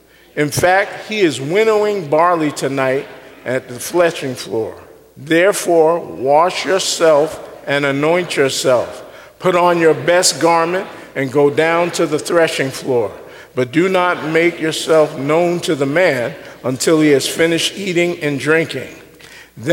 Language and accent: English; New York City, New York, United States; So many of you know I grew up on the East Coast in New York City